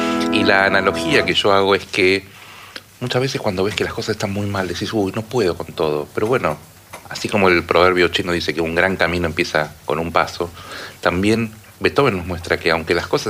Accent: Avellaneda, Buenos Aires Province, Argentina; also born or lived in Lomas de Zamora; yo, digamos, nací en Loma de Zamora, viví toda mi vida en Avellaneda, pero en Lanús tengo mi orquesta y mi grupo de amigos

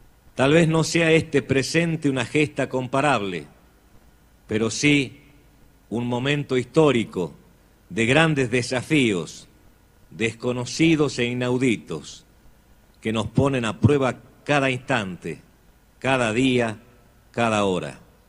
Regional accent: Salta, Argentina; Tengo el honor como salteño y como argentino

